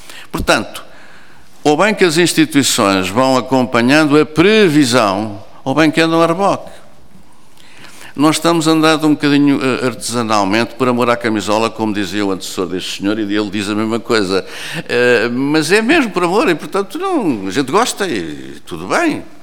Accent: Lisbon, Portugal; porque eu sou de Lisboa, embora gosto muito do país todo

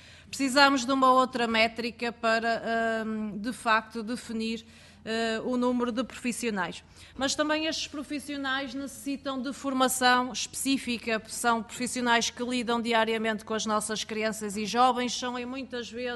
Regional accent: Porto, Portugal; gostava de dar nota de algumas escolas do distrito de onde venho e que são, de facto, apenas meros exemplos. No distrito do Porto

